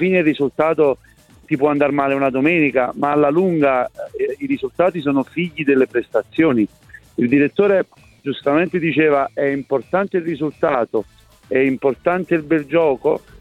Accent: Naples, Campania, Italy; da napoletano io mi auguro, così come tutti i napoletani

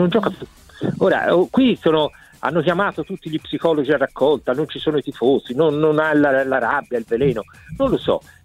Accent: Florence, Tuscany, Italy; io sono fiorentino

